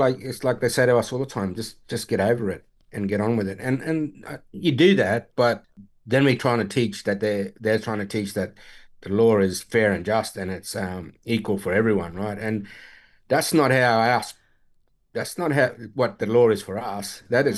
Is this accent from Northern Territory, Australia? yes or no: yes; Northern Territory, Australia; I'm proud of where I'm from. And the fact is, I'm from the Northern Territory. I got connections all throughout it. My father's Arrernte, my mum is Larrakia and Wadji.